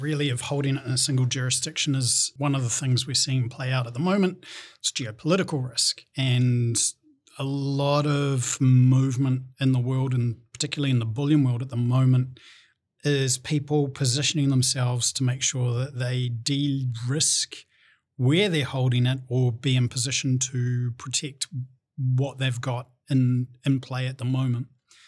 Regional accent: New Zealand; born there; I'm a Kiwi. I was born here. I like to think New Zealand's the best place in the world.

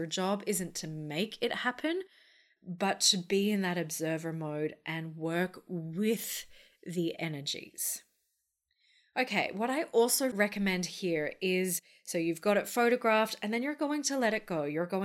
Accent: Brisbane, Queensland, Australia; we're on day 3 of a surprise lockdown in my hometown of Brisbane.

